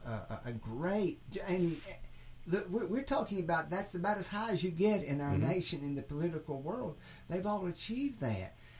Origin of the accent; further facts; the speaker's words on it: United States; And I say we, I speak of that as an American.